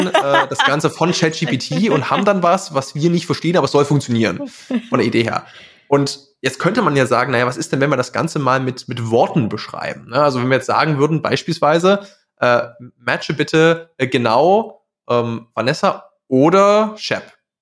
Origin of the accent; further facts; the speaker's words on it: Leipzig, Saxony, Germany; der aktuell in Leipzig wohnt, meine Heimatstadt, liebe Grüße gehen raus.